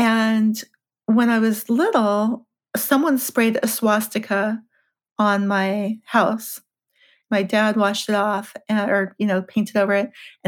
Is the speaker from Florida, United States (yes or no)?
no; Los Angeles, California, United States; I'm from LA, I'm from California.